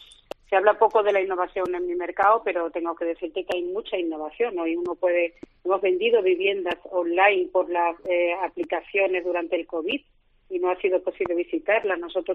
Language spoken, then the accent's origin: Spanish; Andalusia, Spain; porque además soy gaditana